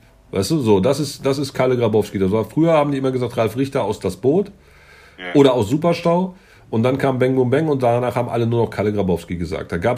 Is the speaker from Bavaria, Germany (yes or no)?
yes; Munich, Bavaria, Germany; Ich bin in München aufgewachsen, so Bayern kann auch durchaus so ein bisschen spießig sein.